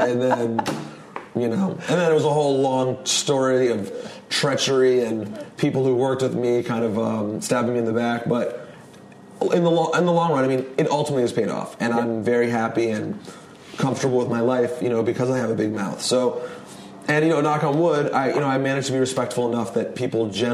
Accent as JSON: {"language": "English", "country": "United States", "said": "called being an American."}